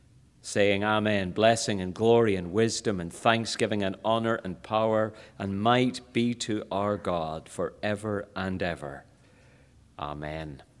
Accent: Ireland; now in Brisbane, Australia; I'm an Irishman who has been transported to Australia, where after years working in small Presbyterian churches in the Republic of Ireland, my wife and three girls have ended up working in theological education

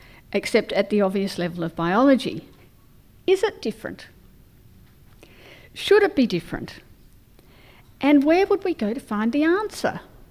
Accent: Australia; if you wonder why I speak funny, it's because I'm from Australia.

